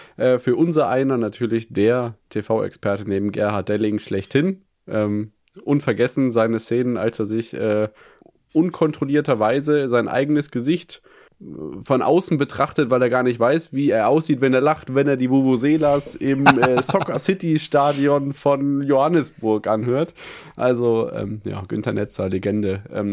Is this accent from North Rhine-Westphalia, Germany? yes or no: yes; Bielefeld, North Rhine-Westphalia, Germany; Das hat mich als Bielefelder natürlich sehr amüsiert.